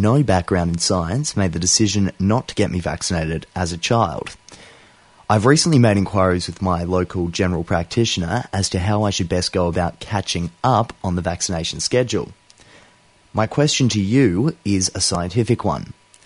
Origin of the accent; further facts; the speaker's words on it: Australia; Hi there, skeptics. … from Australia.